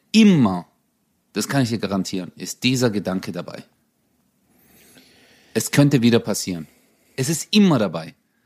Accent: Turkey; Türkei, da wo ich herkomme, ist Texas.

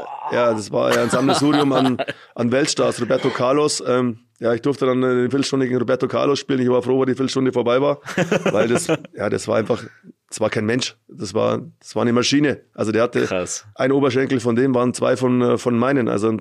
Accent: Munich, Bavaria, Germany; Ich bin 10 Minuten im Olympiastadion aufgewachsen, bist der einzige Münchner auf dem Platz zu dem Zeitpunkt.

